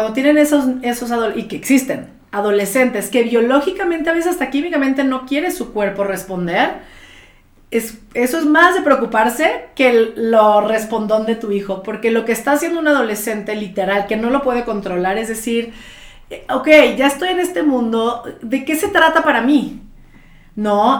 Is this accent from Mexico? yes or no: yes; Guadalajara, Jalisco, Mexico; also born or lived in New York; Digo, yo estudié la carrera en Nueva York. El simple hecho de irte a un mundo donde yo vengo de Guadalajara, imagínate.